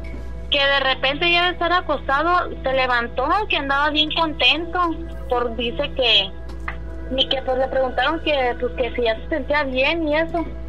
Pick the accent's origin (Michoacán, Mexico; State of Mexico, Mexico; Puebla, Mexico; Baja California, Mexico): Michoacán, Mexico; now in Colima, Mexico